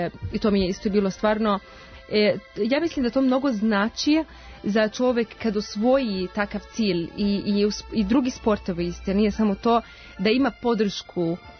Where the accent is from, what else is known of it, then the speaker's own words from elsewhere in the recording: Serbia; Ja sam najmlađa Srpkinja koja je osvojila Mount Everest